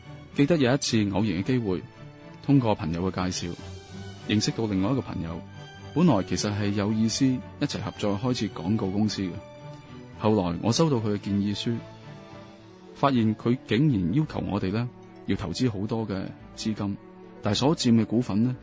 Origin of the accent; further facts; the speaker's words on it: Hong Kong; 我们从小个开始就在殖民地的社会长大，可以说在中西文化交流。在香港，我们都很重视合约的精神